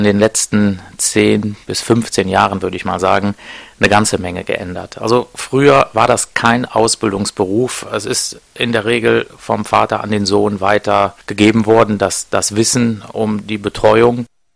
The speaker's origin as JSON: {"language": "German", "town": "Siegburg", "region": "North Rhine-Westphalia", "country": "Germany", "tie": "born or raised there", "also_born_or_lived": "Munich, Germany / United States", "said": "Habe viel von der Welt sehen dürfen, durfte in München und in Amerika studieren. Bin dann aber irgendwann zurück hier in meine Heimatregion gekommen, nach Siegburg, wo mein Urgroßvater 1903 das erste Bestattungshaus gegründet hat."}